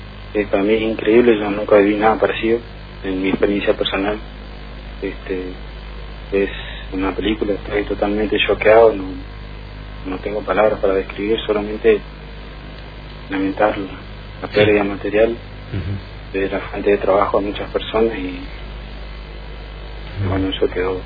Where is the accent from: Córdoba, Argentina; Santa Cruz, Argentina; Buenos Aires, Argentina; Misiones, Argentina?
Misiones, Argentina; Posadas; yo hace pocos años vivo acá, pues, soy de Posada, o sea que no hace mucho tiempo